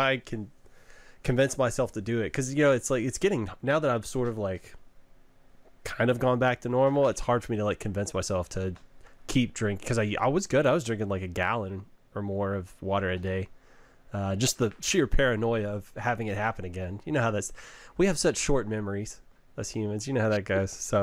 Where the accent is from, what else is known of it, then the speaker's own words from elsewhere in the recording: Texas, United States; Like, we're from Texas, yeah, bro.